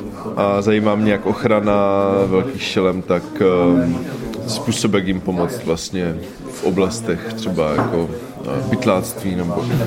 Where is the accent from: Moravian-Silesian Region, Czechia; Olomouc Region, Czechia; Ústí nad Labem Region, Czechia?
Olomouc Region, Czechia; Olomouc; now in Prague, Czech Republic; přijel jsem z Prahy, ale původem jsem z Olomouce.